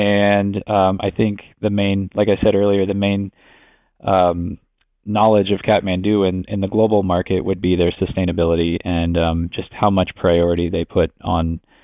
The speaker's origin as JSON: {"language": "English", "region": "Ohio", "country": "United States", "said": "applied for a job in my home state of Ohio at a design studio"}